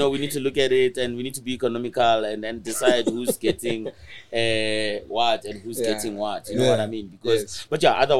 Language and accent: English; Atteridgeville, Gauteng, South Africa; I grew up in Attridgeville in Pretoria.